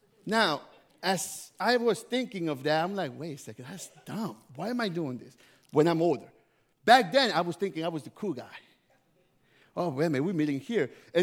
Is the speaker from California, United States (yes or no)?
no; Memphis, Tennessee, United States; Last week, I went to my hometown in Memphis, and I came back yesterday